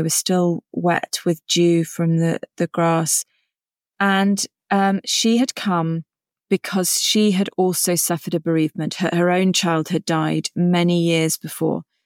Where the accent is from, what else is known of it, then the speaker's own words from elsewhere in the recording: United Kingdom; obviously I'm British